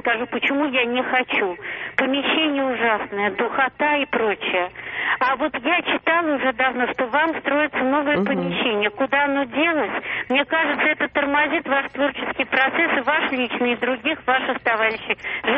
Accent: Moscow, Russia; Я из Москвы

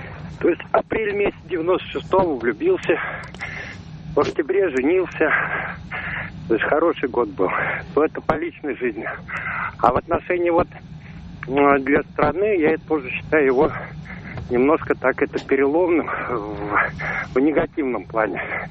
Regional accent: Moscow, Russia; я из Москвы.

